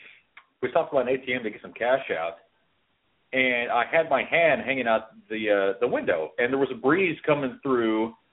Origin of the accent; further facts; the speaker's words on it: Texas, United States; So, like, you know, I grew up in Texas. It gets cold there.